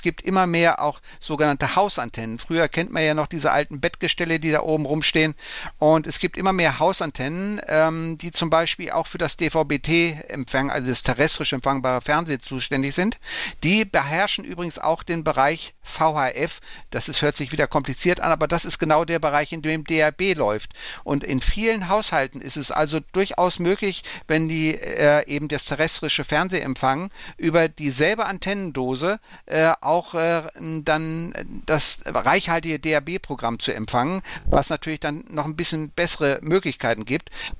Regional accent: Northern Germany, Germany; now in Munich, Germany; ein Moin nach Norddeutschland in meiner alten Heimat. Aber ich bin ja seit 1977 schon in München und also ist das hier eigentlich schon meine neue Hauptheimat geworden.

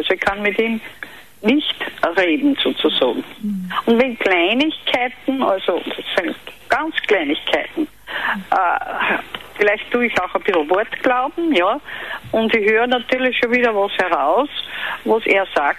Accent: Austria; Wo gibt es zum Beispiel ein schönes Seminar für Ehepaare da bei uns in Österreich?

